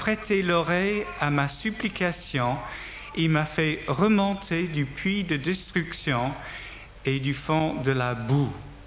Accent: North West England, United Kingdom; born there; French is a second language; je suis né près de Liverpool en Angleterre dans les années 50.

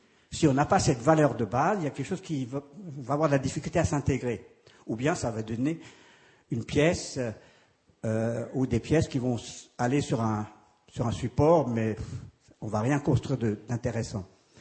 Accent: Switzerland; En tant que Suisse, moi qui vais français, j'apprécie toujours de voir le consensus en Suisse.

